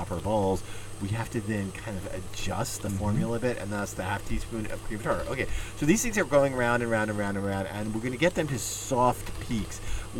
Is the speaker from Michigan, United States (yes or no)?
no; Dallas, Texas, United States; I grew up in Dallas, and we always went to Kubi's for delicatessen.